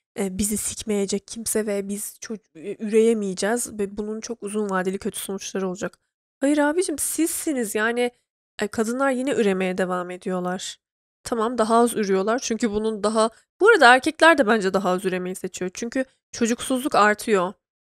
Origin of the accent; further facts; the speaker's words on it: Trabzon, Turkey; Çünkü sonuçta 18 yaşına kadar Trabzon'da doğdum, büyüdüm ben.